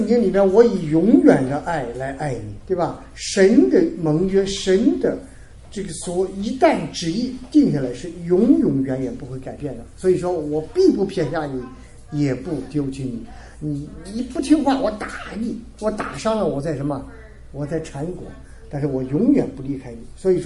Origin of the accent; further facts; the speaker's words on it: China; 那我们中国人经常说是家家都有一本念的经